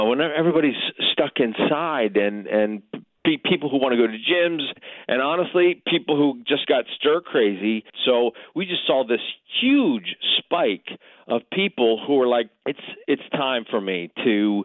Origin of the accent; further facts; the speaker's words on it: Lansdale, Pennsylvania, United States; I grew up in Lansdale. I went to high school at North Penn High School